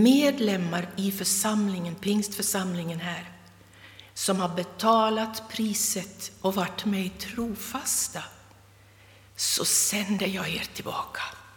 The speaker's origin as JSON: {"language": "Swedish", "town": "Jakobstad", "region": "Ostrobothnia", "country": "Finland", "tie": "born or raised there", "said": "Vi ska gå tillbaka till Jakobstad och den församlingen där jag växte upp."}